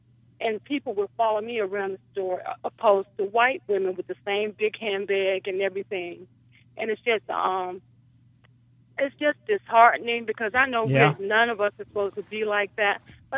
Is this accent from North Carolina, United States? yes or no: yes; North Carolina, United States; Okay, I'm from North Carolina, and I have 6 kids.